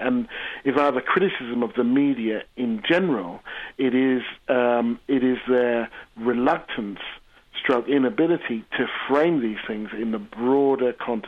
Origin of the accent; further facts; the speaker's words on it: England, United Kingdom; accent: English; I grew up in England, you probably guessed by the accent, and I studied French. So I lived in Paris for 6 months.